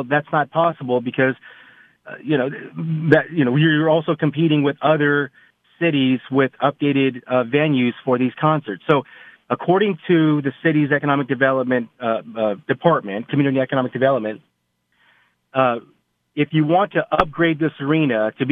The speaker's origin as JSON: {"language": "English", "town": "Phoenix", "region": "Arizona", "country": "United States", "tie": "born or raised there", "said": "I happen to be from Phoenix. I'm born and raised in Phoenix."}